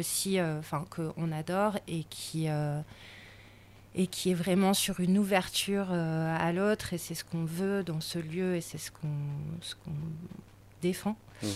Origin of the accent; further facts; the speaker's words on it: Marseille, Provence-Alpes-Côte d'Azur, France; Je viens du sud de la France, de Marseille.